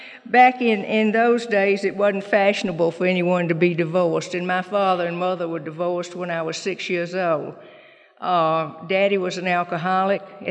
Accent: Mississippi, United States; But as Bruce said, I'm really from Mississippi. I grew up in Mississippi.

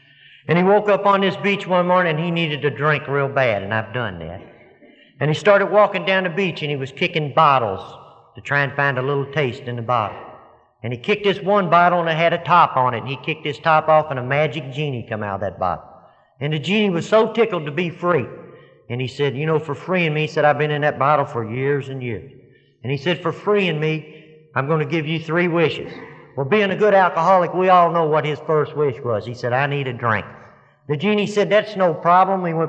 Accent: Louisville, Kentucky, United States; I am from Louisville, Kentucky, and if any of you has ever been in Louisville, I was born in a section of Louisville called Portland.

